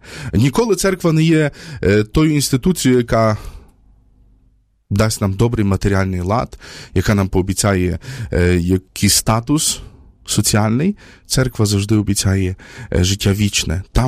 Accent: Lviv Oblast, Ukraine; Я з Львівщини

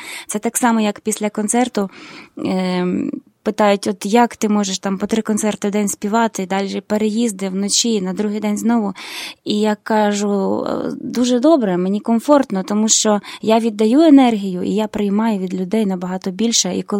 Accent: Lviv, Lviv Oblast, Ukraine; born there; І я народилася в місті Лева, в місті Львові

